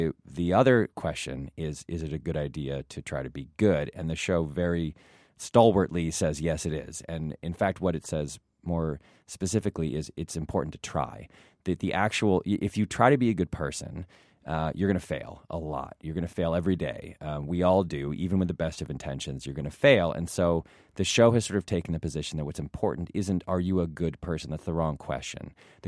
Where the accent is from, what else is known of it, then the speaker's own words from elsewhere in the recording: Ann Arbor, Michigan, United States; Oh, great. I'm from Ann Arbor.